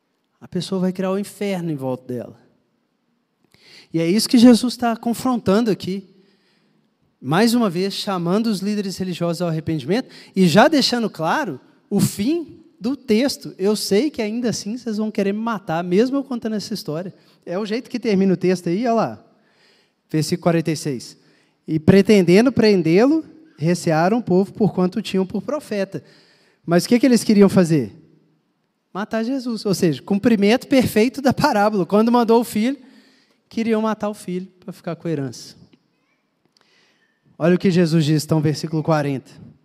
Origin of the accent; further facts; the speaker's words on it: Minas Gerais, Brazil; Aí você diz, uai, mas eu não, como bom mineiro, né, uai?